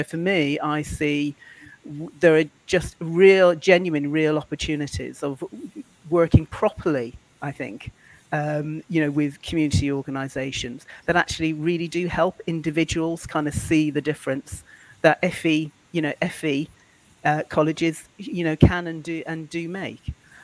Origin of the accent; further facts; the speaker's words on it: Birmingham, West Midlands, United Kingdom; born there; because I was born in Birmingham as well